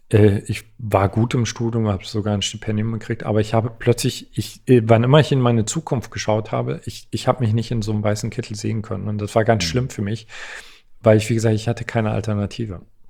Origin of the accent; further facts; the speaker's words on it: East Germany, Germany; Ich komme aus Ostdeutschland.